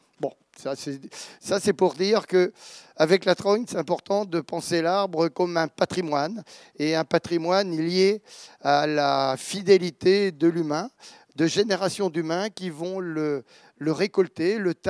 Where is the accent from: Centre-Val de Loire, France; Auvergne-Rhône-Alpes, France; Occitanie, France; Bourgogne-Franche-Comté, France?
Centre-Val de Loire, France; je viens de Bourset, au nord du Loir-et-Cher, ce que j'appelle souvent le Perche méridional